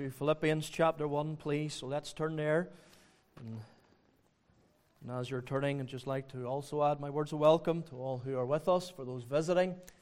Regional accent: Magherafelt, Northern Ireland, United Kingdom; But I'm from Macrofelt, so they'll understand me, so they will.

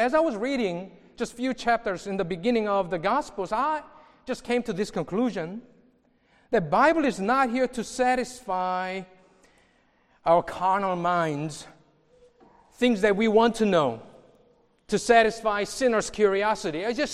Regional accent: Texas, United States; You know, I grew up in Texas, and I was in college

